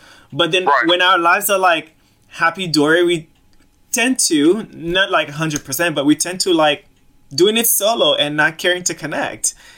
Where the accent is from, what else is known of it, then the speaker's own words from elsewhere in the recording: Boston, Massachusetts, United States; now in New York, United States; Yeah, I'm from Boston, but I live in New York now.